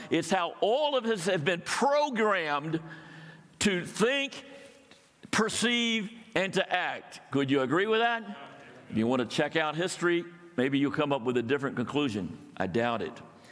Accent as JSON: {"language": "English", "region": "Florida", "country": "United States", "also_born_or_lived": "California", "said": "I'm from the Southeast originally, from Florida, where I became a Christian at the University of Florida."}